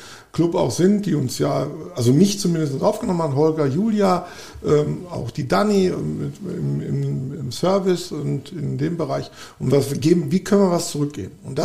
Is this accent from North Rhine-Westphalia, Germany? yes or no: yes; Schwelm, North Rhine-Westphalia, Germany; ich komme aus Schwelm.